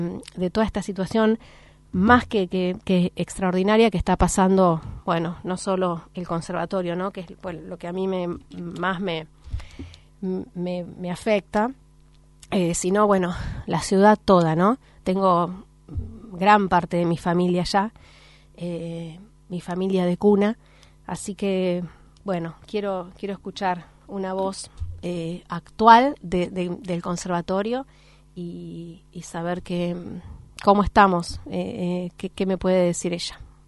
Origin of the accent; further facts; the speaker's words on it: Bahía Blanca, Buenos Aires Province, Argentina; la verdad es que Bahía Blanca, mi ciudad natal, su situación de emergencia me hizo como cambiar de puerta